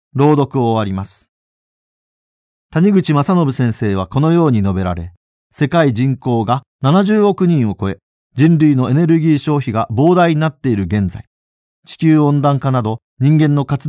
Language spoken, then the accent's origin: Japanese; Nagasaki, Japan; moved away as an adult; also born or lived in Tokyo; now in Okinawa, Japan; 私は九州長崎の出身でありまして、18歳で上京、東京に10年ほどおりました。その後20数年、長崎と佐世保のほぼ中間にある清肥町というところに住み、一昨年から沖縄に移り住んでおります。